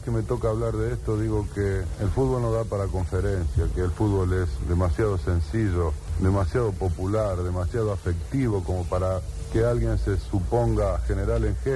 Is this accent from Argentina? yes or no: yes; Argentina; Pero pienso que la suerte mayor es de haber luchado permanentemente en la defensa de las características del fútbol argentino y, por qué no, rioplatense. Mi país pasó una larga historia de frustraciones